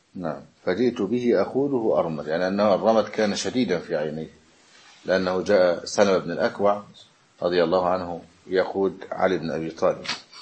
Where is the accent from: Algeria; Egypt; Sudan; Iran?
Egypt; يعني عندنا في مصر يقول حصلت البركة